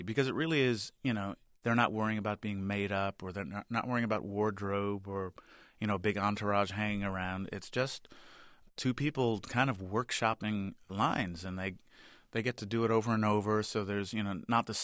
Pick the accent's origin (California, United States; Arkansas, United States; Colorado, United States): California, United States; Los Angeles; You know, when I was growing up, I grew up in Los Angeles and South Central, and you know, we didn't go to movies too often